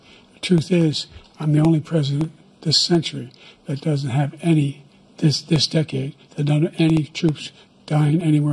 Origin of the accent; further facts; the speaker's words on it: Scranton, Pennsylvania, United States; I come from Scranton, Pennsylvania.